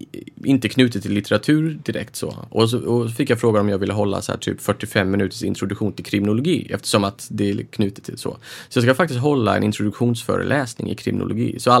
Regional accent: Halmstad, Halland County, Sweden; Jag ska säga, jag kommer från Halmstad och jag har aldrig varit på Gotland förut.

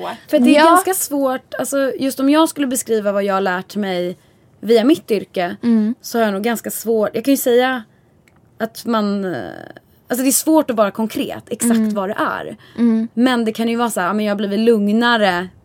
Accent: Stockholm, Stockholm County, Sweden; now in Los Angeles, United States; att man träffas här i LA och plötsligt har man jättemycket gemensamt. Man skulle aldrig träffa dem hemma i Stockholm.

